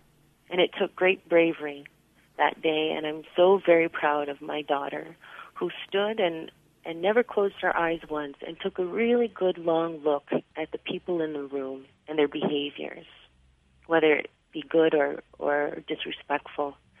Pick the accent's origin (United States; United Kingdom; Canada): Canada; Prince Edward Island; and I am from Ebiguit, Prince Edward Island.